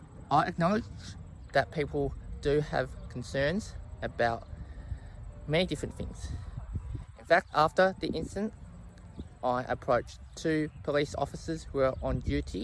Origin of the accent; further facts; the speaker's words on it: Australia; There is no drug testing system like that in New Zealand, unlike in my home country of Australia.